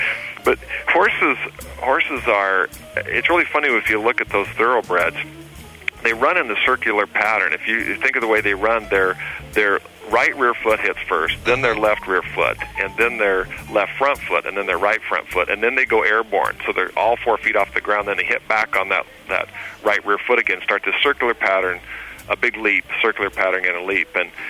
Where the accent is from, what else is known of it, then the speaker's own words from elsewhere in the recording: Bonners Ferry, Idaho, United States; now in Oregon, United States; it's up in Oregon where I'm at now, it's my hometown in Bonners Ferry, Idaho